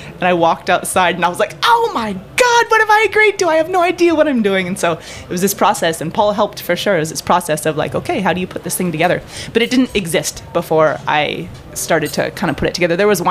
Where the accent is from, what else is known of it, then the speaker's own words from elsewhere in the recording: California, United States; Southern California originally.